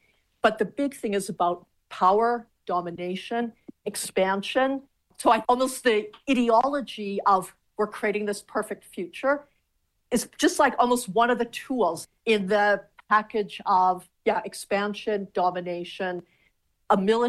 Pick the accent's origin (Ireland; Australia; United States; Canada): Canada; I'm Canadian, I had to study Canadian history. And yet it is an interesting question. So my background is Mennonite. It's not so much the religious background, but my parents were born in Soviet Union, Soviet Ukraine in the 1920s.